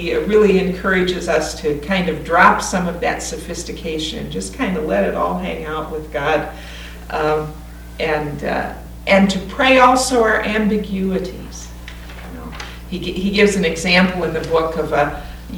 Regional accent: Missouri, United States; I mean, I grew up in Missouri Synod Lutheran in Missouri, and I was taught that dancing was wrong.

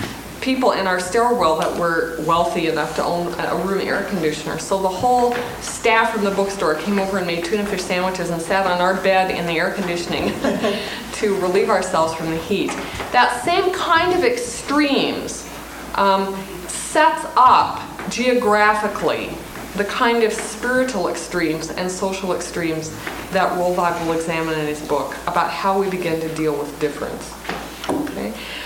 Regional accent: Montana, United States; And having been born and raised in Montana, when I became engaged to my husband, I said, hell will freeze over before I'll ever live in South Dakota

